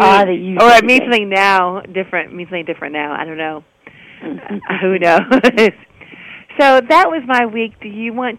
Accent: Dixon, Illinois, United States; Now, we're from Dixon, Illinois

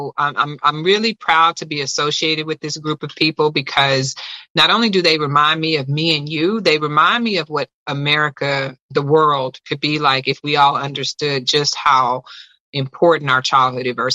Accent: Florida, United States; now in Dallas, United States; I'm from Florida, but you will not believe that I'm only a couple of hours away from you. I am currently housed in Dallas, Texas right now.

